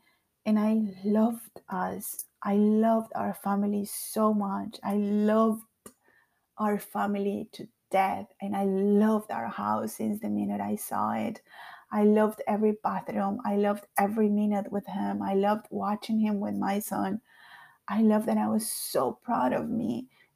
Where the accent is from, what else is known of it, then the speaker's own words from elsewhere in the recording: Bello, Antioquia, Colombia; also born or lived in Medellín; So I'm from Medellin, Colombia, from a small town, Bello. It's a very small, crazy place. Lots of things happen there. Mostly single mother town. Mostly the workforce is women. It's a big community.